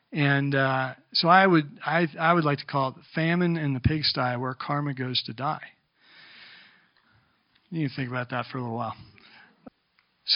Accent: New Jersey, United States; What I understand growing up in New Jersey of my Jewish friends' families, that if you did something like that, you were no longer part of the family.

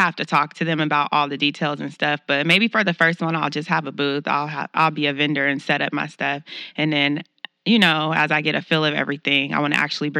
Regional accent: Sacramento, California, United States; So I'm born and raised in Sacramento.

